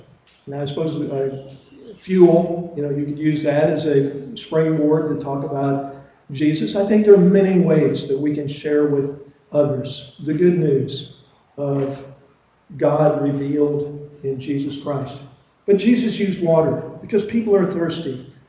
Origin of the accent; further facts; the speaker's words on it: Illinois, United States; We're from Illinois, back in on the mainland.